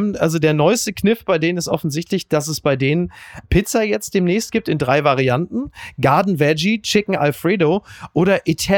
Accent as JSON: {"language": "German", "town": "Castrop-Rauxel", "region": "North Rhine-Westphalia", "country": "Germany", "tie": "born or raised there", "said": "selbst in meiner Heimat Castrop-Rauxel mittlerweile bemerkt"}